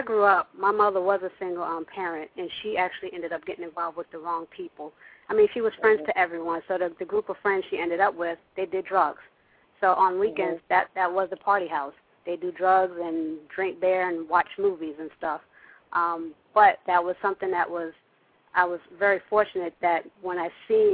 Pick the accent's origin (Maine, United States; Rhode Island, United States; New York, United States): New York, United States; I'm actually from Sugar Hill, New York.